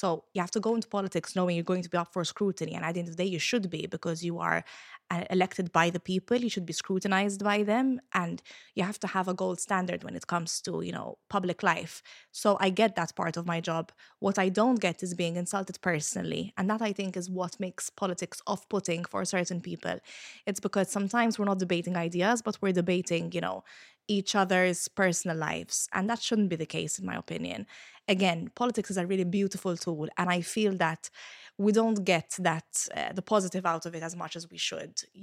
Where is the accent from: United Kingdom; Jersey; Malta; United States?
Malta; Gzira; the local committee of the Labour Party in Gzira, which is my hometown.